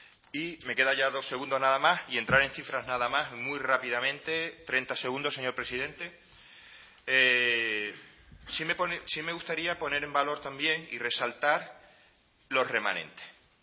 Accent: Canary Islands, Spain; Yo soy de Fuerteventura, la Escuela Infantil de Antigua y el IES de La Lajita, donde no se ha movido una sola piedra.

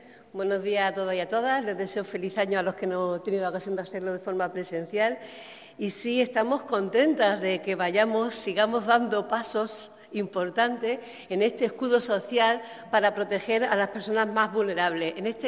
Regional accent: Tías, Canary Islands, Spain; Mi pueblo, Tías, los últimos datos de empleo, solo 900 personas en el paro. En mi pueblo, en Lanzarote

